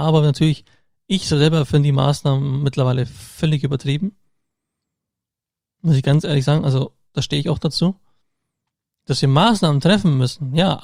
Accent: Augsburg, Bavaria, Germany; born or raised there

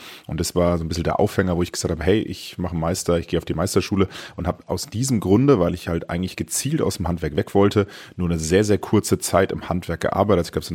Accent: Bavaria, Germany; bei uns in Bayern

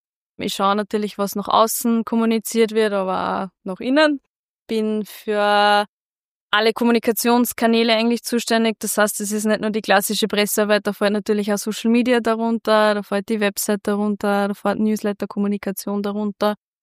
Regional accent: Freistadt, Upper Austria, Austria; now in Linz, Austria; ich bin aus Freistadt, das stimmt. Bin aktuell Pressesprecherin beim FC Blau-Weiß-Linz, wohne mittlerweile aber in Linz, bin 27 Jahre.

